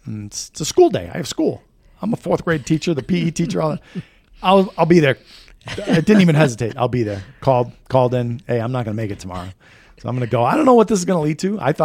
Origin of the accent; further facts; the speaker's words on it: Massachusetts, United States; I said I'm a coach from Massachusetts, and I didn't really know the whole Philly thing.